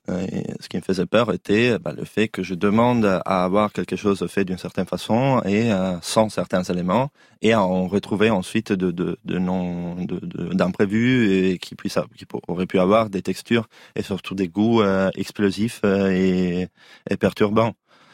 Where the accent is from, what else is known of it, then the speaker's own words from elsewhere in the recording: Southern Italy, Italy; also born or lived in Berlin; parce qu'on disait, tu viens d'où? Bah, du sud de l'Italie.